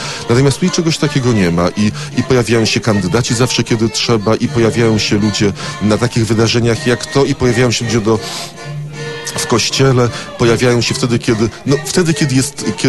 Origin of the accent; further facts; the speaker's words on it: Gdańsk, Pomeranian Voivodeship, Poland; Ja jestem gdańszczaninem, od samego urodzenia w Gdańsku mieszkam